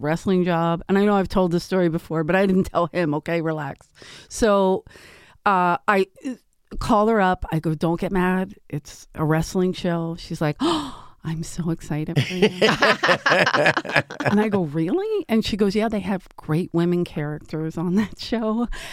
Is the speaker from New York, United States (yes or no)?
no; Philadelphia, Pennsylvania, United States; And where we grew up in South Philly, I played everything.